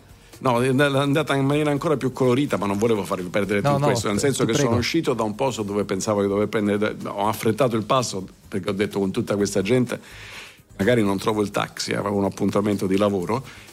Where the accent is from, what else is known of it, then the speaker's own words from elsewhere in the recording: Southern Italy, Italy; da terrone orgoglioso di essere terrone